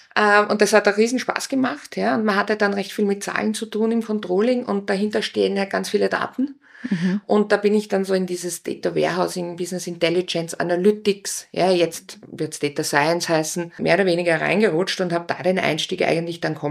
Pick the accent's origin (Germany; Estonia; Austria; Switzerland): Austria; Upper Austria; born there; ich komme ja vom Land. Ich bin ja in Oberösterreich geboren und sage immer, dass ich mich so schön langsam vorgekämpft habe in die Zivilisation. Also ich habe dann in Welsch die Handelsakademie besucht und bin dann zum Studieren nach Linz gekommen.